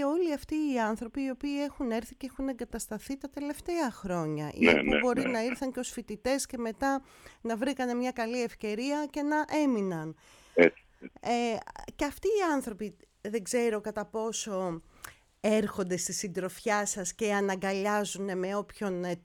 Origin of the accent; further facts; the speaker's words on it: Greece; now in Germany; εμείς είμαστε Έλληνες εδώ στη Βαβαρία, στη Γερμανία, αλλά δεν ξεχνούμε ότι ζούμε εδώ